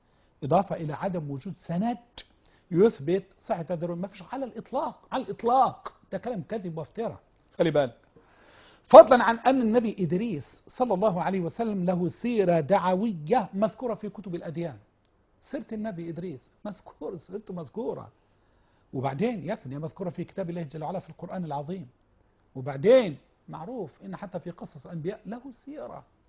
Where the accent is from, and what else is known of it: Egypt; accent: Egyptian